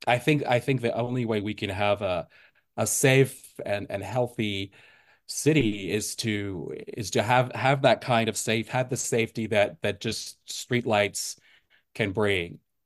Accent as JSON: {"language": "English", "town": "Augusta", "region": "Georgia", "country": "United States", "tie": "born or raised there", "said": "But my heart has always been with Augusta. I'm from Augusta. I grew up in Augusta. I went to Richmond County Schools."}